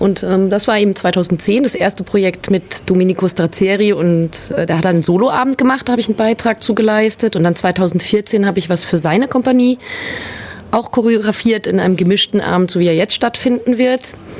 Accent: Frankfurt, Hesse, Germany; born there; ich bin in Frankfurt geboren.

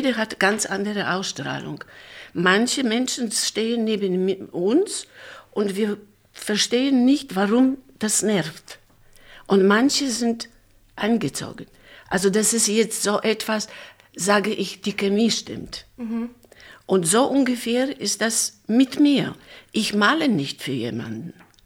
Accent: Poland; German is a second language; Und ich komme aus Polen. Damals waren dann also ganz schlechte Zeiten.

